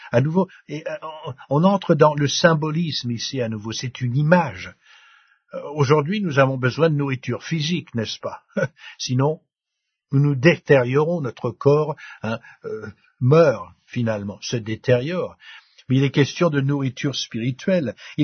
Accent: France; Je suis français, donc j'aime bien le bon pain.

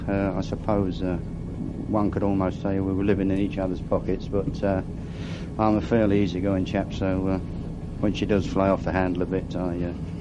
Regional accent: London, United Kingdom; I'm actually a Londoner, so I suppose I should be nearer to London than I am at the moment here.

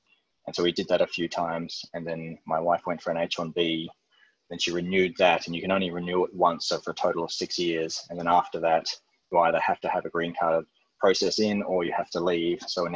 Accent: Australia; now in United States; I am currently not a citizen. I'm an Australian citizen. And I'm on a student visa, so that doesn't afford me the right to vote in any American elections.

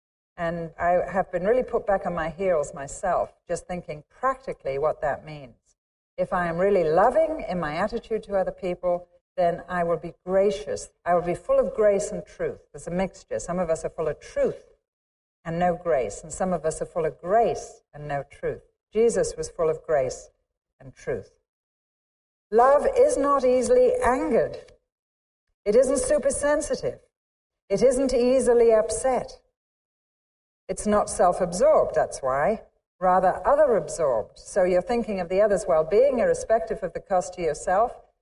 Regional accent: England, United Kingdom; now in United States; I come from England. We wear little school uniforms. We dress up to go to worship.

